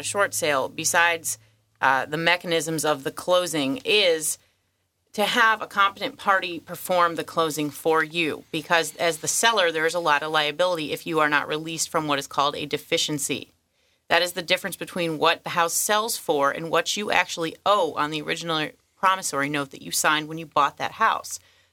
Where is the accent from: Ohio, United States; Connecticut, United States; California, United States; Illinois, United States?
Ohio, United States; Toledo; I'm from Toledo, Ohio, Midwest.